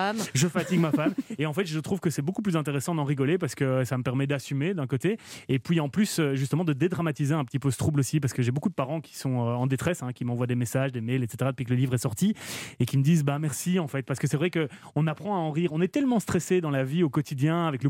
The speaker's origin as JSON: {"language": "French", "country": "Belgium", "said": "je joue quand même à un niveau de compétition chez moi en Belgique."}